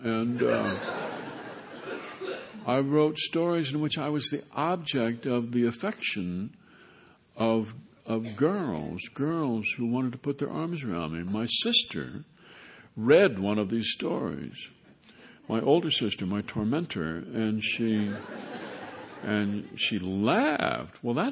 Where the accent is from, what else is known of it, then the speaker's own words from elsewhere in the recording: Minnesota, United States; I grew up in Minnesota, and, you know, where nature makes a serious attempt to kill you several times every winter.